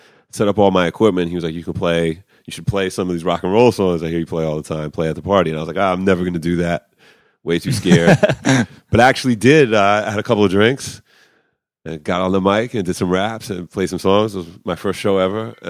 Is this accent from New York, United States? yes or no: yes; White Plains, New York, United States; I grew up in White Plains, New York, Greenberg, really, which is 20 minutes outside of New York City.